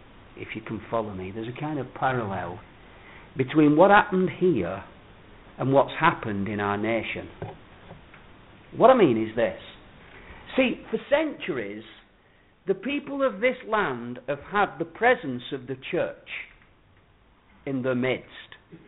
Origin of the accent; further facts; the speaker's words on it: United Kingdom; The best of what we have and the best of what we are as British people arises out of this fact